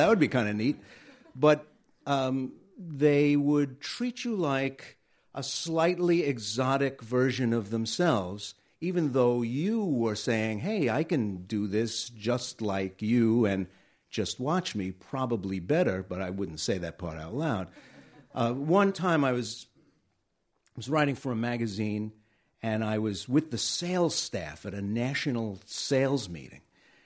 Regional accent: Brooklyn, New York, United States; because I grew up near Lower New York Bay.

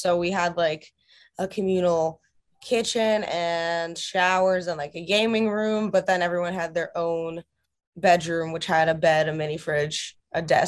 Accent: Russia; even, you know, my home country of Russia

